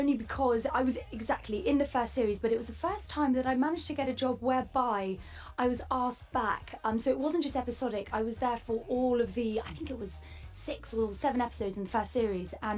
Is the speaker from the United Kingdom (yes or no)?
yes; United Kingdom; nah, you'll never be able to tell I'm British now.